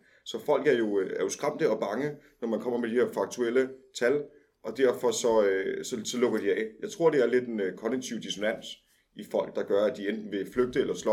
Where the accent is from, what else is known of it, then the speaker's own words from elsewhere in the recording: Ringsted, Zealand, Denmark; nu er jeg selv fra Ringsted